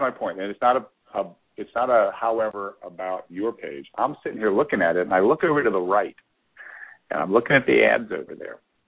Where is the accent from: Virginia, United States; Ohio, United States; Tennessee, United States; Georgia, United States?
Ohio, United States; I could see myself just clicking on that because I grew up in Ohio. I like White Castle.